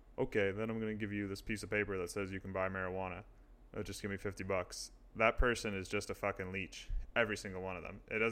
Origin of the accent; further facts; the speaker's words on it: New York City, New York, United States; observation I made growing up in New York City